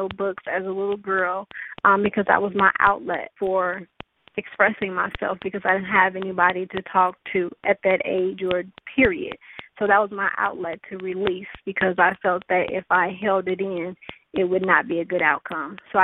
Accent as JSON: {"language": "English", "town": "Chicago", "region": "Illinois", "country": "United States", "moved": "as an adult", "said": "I just moved to Georgia, and just trying to start my life fresh and over because I am from Chicago"}